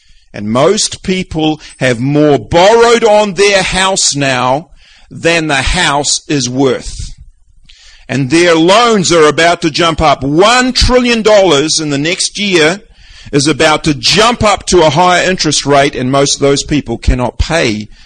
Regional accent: New Zealand; moved away; You know, we come from New Zealand, where and we're a relatively rich country.

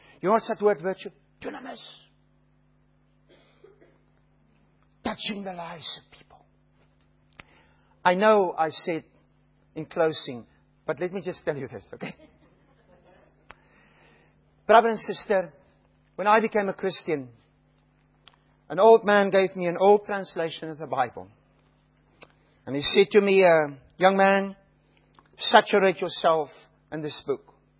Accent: Australia; being an Australian, I will never see him next time he's out there

